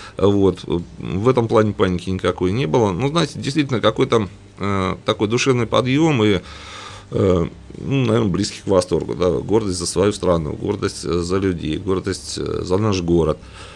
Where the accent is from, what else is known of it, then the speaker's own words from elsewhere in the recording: Uryupinsk, Volgograd Oblast, Russia; А знаете, я, наверное, больше из Урюпинска, да?